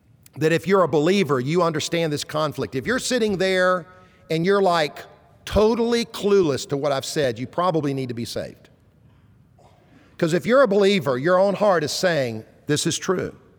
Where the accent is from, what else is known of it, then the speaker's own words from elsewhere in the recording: Columbia, South Carolina, United States; I grew up in Columbia, the capital city, so I'm a Gamecock fan.